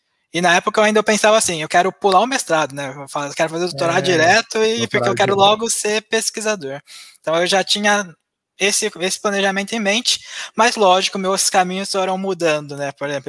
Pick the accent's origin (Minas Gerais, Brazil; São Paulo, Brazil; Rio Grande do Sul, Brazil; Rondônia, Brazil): São Paulo, Brazil; São Carlos; Eu sou natural de São Carlos, e no interior de São Paulo, né?